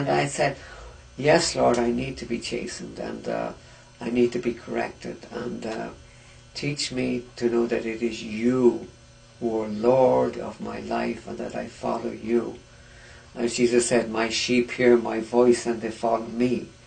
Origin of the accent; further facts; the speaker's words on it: Ireland; now in United States; I said, originally from Ireland.